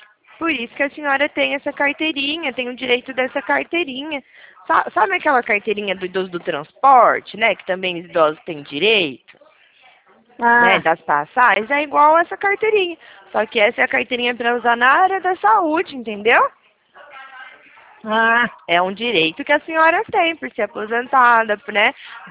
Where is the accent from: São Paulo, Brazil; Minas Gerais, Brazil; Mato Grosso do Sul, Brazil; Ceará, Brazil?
Minas Gerais, Brazil; Belo Horizonte; Eu sou aqui de BH, tá?